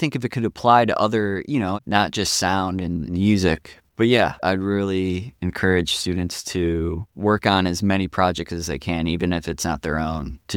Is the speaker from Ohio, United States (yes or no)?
no; Michigan, United States; moved away as an adult; now in New York City, United States; I grew up outside Detroit, and I don't think my career in sound would have went far staying in Detroit. I went to New York City.